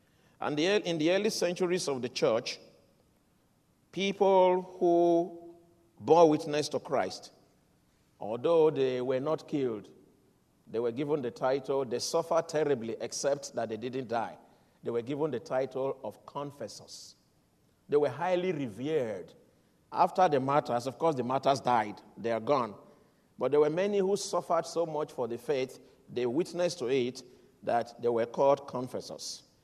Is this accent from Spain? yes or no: no; Nigeria; in Nigeria, my home country, there's always that influence of Pentecostalism.